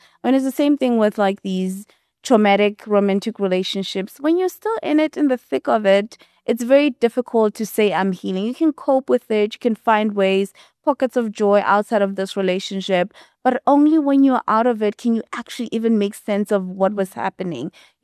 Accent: Limpopo, South Africa; Because I'm from Limpopo, and when I was in varsity, everyone was like, bring us avocados

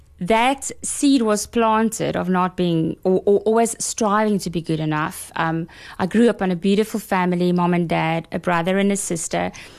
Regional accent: Bellville, Western Cape, South Africa; Okay, so I was born in Belleville.

